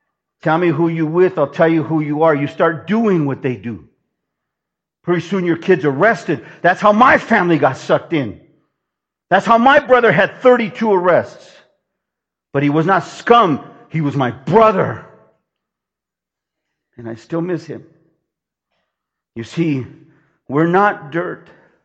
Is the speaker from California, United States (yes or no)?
yes; Los Angeles, California, United States; born there; I was born in East L.A., right next to the freeway, the big general hospital across the freeway from the White Memorial. That's ground zero for me.